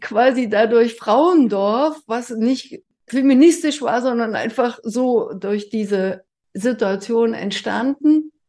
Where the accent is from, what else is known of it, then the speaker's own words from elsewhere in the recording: East Germany, Germany; deshalb als Ossi. So, deswegen bin ich ohne Großeltern aufgewachsen.